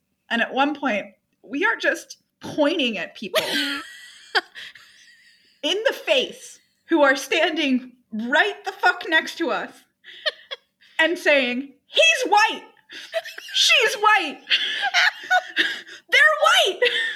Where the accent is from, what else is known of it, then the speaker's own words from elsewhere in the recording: Southeast, United States; And I've lived in Europe for 2 years. And I'm from the Southeast, and my parents are preachers.